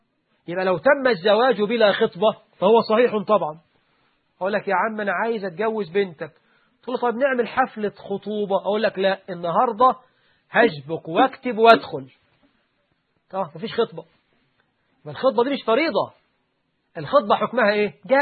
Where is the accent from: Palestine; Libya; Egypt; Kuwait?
Egypt; طبعا احنا عندنا في مصر الواحد بيتجوز يقعد لك اسبوع ما يخرجش من البيت